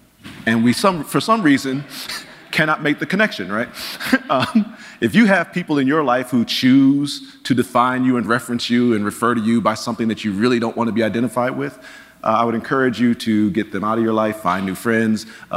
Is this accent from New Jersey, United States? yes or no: no; Pontiac, Michigan, United States; I'm from Pontiac, my father wasn't in the house, community was dangerous